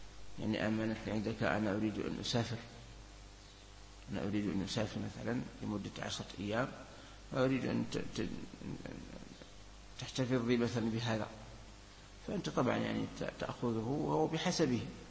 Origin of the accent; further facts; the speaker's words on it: Algeria; عندنا في الجزائر